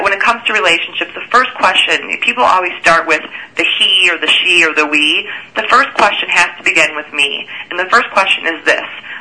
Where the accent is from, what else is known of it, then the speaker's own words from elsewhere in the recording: Chicago, Illinois, United States; You know, when I grew up in Chicago, I didn't know I had emotional wounds.